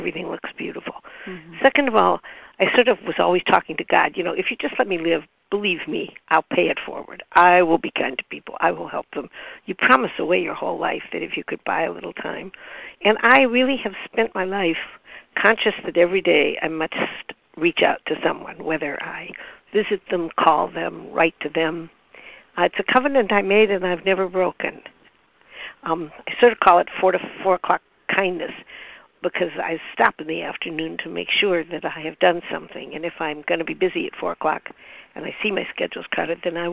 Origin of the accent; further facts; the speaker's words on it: Cleveland, Ohio, United States; I come from Cleveland.